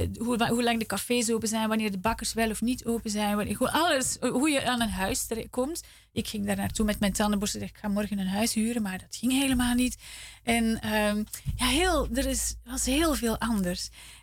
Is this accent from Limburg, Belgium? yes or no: no; Leuven, Flemish Brabant, Belgium; now in Zwolle, Netherlands; Dus ik kwam hier en het was in Zwolle.